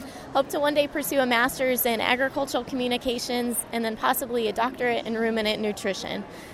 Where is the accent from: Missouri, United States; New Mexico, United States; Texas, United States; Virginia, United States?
New Mexico, United States; I am actually from New Mexico, and I'm currently attending New Mexico State University.